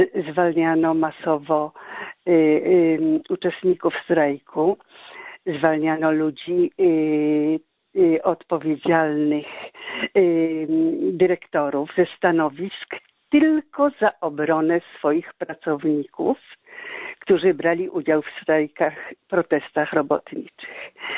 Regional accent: Łódź Voivodeship, Poland; Ja wychowałam się w niewielkiej miejscowości

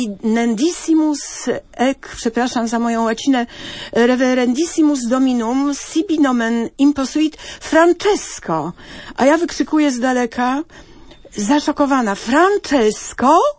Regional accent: Lviv, Lviv Oblast, Ukraine; pochodzę ze Lwowa, gdzie zawsze przed wojną

